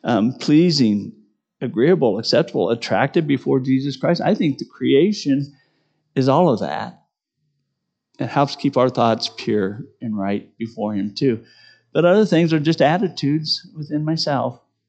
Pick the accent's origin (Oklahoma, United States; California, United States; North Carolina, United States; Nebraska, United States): Nebraska, United States; Sidney; And I grew up in Sydney, Nebraska, and I never thought Sydney was very pretty.